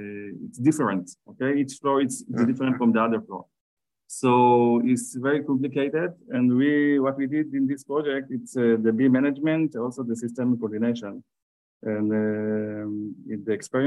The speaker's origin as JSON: {"language": "English", "town": "Tel Aviv", "region": "Tel Aviv District", "country": "Israel", "second_language": "English", "said": "I'm from Tel Aviv, Israel."}